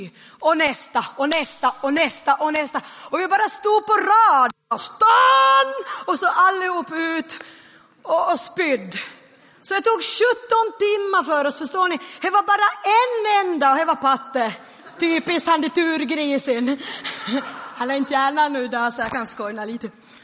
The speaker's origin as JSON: {"language": "Swedish", "town": "Vörå", "region": "Ostrobothnia", "country": "Finland", "lives_now": "Sweden", "said": "jag kommer från Vörå, så jag pratar ju brett och grovt och snett om stordan och borde och kyrka och kyrko. Men alltså jag har ju bott i Sverige i många år."}